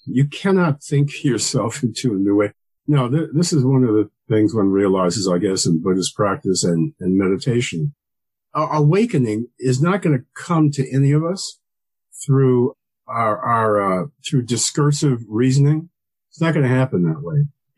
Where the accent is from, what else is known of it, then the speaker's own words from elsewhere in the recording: Evanston, Illinois, United States; I remember his presence in Chicago, because I grew up in Evanston, Illinois, a suburb of Chicago.